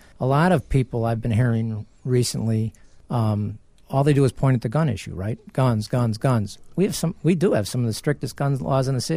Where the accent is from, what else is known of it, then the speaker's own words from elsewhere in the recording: Chicago, Illinois, United States; I grew up in Beverly where I was never worried about getting shot, okay?